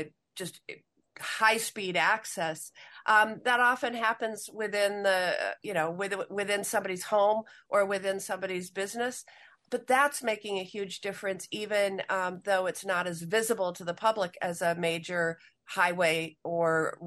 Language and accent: English; Madison, Wisconsin, United States; In my hometown of Madison, we have an extensive project underway right now relating to bus rapid transit.